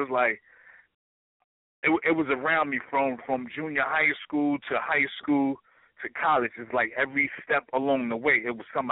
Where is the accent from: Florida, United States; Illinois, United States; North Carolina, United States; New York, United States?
New York, United States; Brownsville; I mean, like, you know, being that, I'm from Brownsville. Like a lot of legends in this hip hop community is from Brownsville.